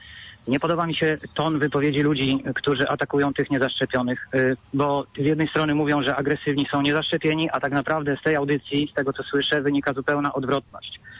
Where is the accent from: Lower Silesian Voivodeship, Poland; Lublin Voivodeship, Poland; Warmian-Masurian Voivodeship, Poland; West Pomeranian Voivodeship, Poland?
Lower Silesian Voivodeship, Poland; Wrocław; a jestem z Wrocławia.